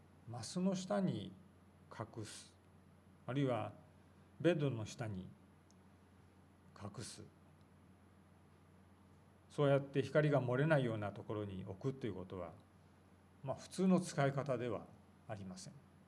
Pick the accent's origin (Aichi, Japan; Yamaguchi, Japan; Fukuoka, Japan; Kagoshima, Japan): Kagoshima, Japan; 私は子どもの頃、私は鹿児島の出身ですので、台風がよく来る場所でしたけれども